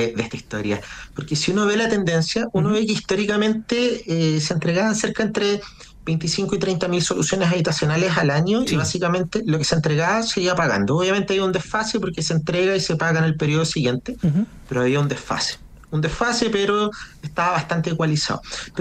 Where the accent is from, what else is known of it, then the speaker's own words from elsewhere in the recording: Valparaíso, Chile; Yo soy de Valparaíso